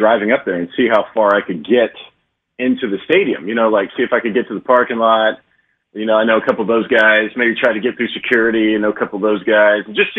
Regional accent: Wisconsin, United States; oh, yeah, we're from Wisconsin. We live here now, blah, blah, blah.

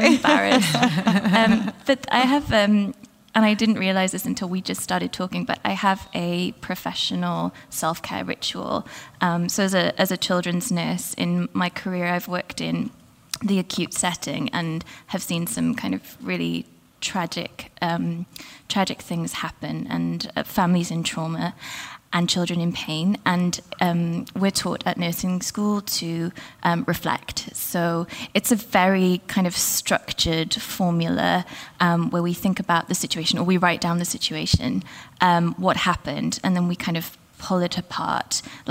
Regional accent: Wales, United Kingdom; I'm from Wales in the UK. I'm a children's nurse, but I'm also a writer

